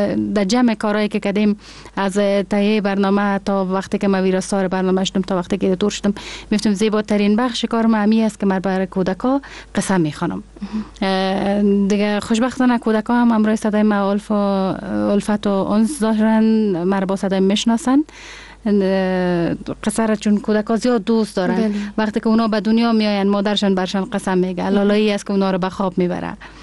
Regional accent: Kabul, Afghanistan; also born or lived in Peshawar, Pakistan; کودکی ما در می شهر کابل سپری شده، در می شهر تولد شدیم، در می شهر بزرگ شدیم. مکتب ابتدایی را در شهر کابل خواندم و از لیسه مریم خیرخانه فارغ شدم.

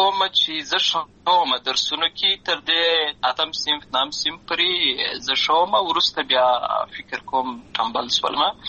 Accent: Lashkar Gah, Helmand, Afghanistan; also born or lived in Uruzgan; زه په اصل کې د اروزګان ولایت یم، اما زه په هلمند ولایت لښکرګاه کې پیدا شوی یم، امالته لوی شوی یم، امالته مې ښوونځی لوستی ده

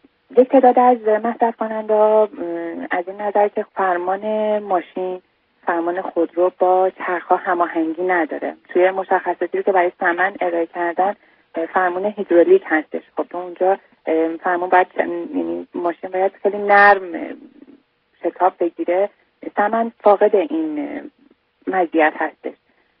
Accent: Iran; به عنوان یه ایرانی

